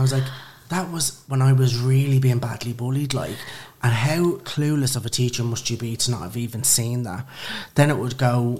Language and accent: English; Dublin, Leinster, Ireland; moved away as an adult; now in London, United Kingdom; I'm originally from Dublin, Kilmana and Lucan.